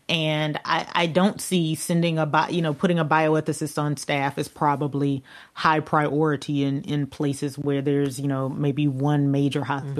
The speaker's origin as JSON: {"language": "English", "town": "Albany", "region": "Georgia", "country": "United States", "said": "So I'm from a place called Albany, Georgia"}